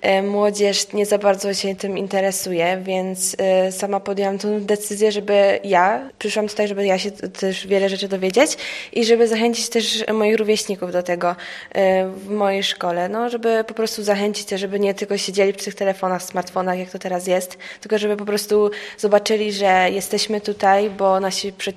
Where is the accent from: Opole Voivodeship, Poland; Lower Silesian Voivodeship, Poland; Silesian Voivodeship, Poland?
Opole Voivodeship, Poland; pochodzę z Kujaw w okolicy Krapkowic.